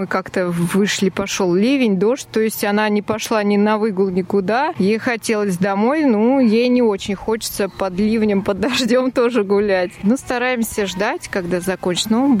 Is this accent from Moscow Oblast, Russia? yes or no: no; Ryazan, Ryazan Oblast, Russia; Я из Рязани, не работаю, но я в обществе хожу, пою, в клубе выступаю